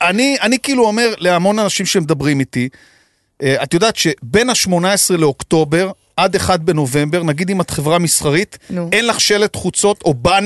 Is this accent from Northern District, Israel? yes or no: yes; Tiberias, Northern District, Israel; now in Tel Aviv, Israel; אני מזרחית, אבל אבא שלי חושב שאני השתכנסתי. כי אני מטבריה, אבל אני עכשיו גרה בתל אביב.